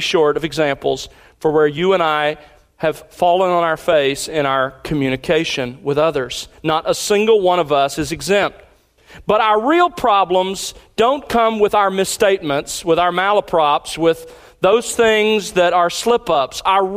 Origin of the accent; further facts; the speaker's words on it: Alabama, United States; Now, I can quote her because I'm from Alabama.